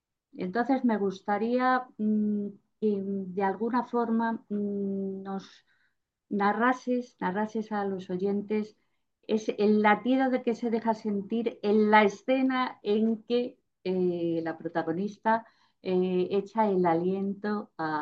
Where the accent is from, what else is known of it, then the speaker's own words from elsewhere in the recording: Salamanca, Castile and León, Spain; Yo soy de Salamanca, son charras, charros, ¿no? Que nos llaman charras o charros.